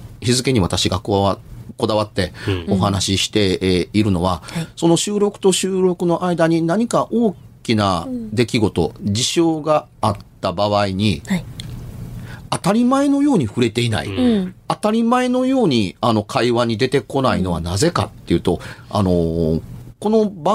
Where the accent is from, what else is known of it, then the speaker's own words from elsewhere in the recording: Amagasaki, Hyogo, Japan; 僕は尼崎向こうの出身ですから、当時仕事 自分自身は東京に仕事にいたわけなんですけれども